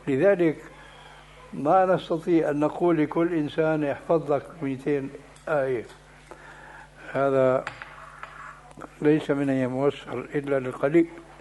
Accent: Syria; النعل الصرارة موجودة، كانت إلى عهد قريب عندنا في سوريا للرجال.

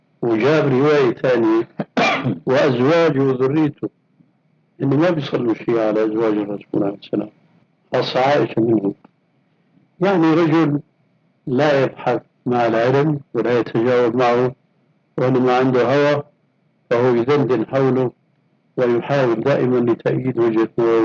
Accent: Syria; عندنا في الشام

